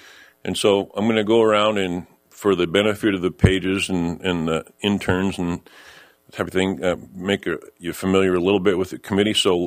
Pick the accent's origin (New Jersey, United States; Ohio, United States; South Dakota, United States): South Dakota, United States; Pierre; I'm the chairman, and I'm from Pierre.